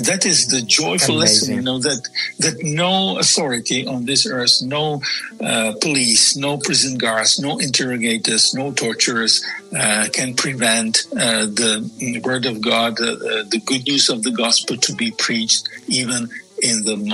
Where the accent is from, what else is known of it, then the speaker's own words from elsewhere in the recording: Czechia; first language Czech; English is a second language; You know, my mother language is Czech, of course, so that the interrogators could see what I was communicating back home.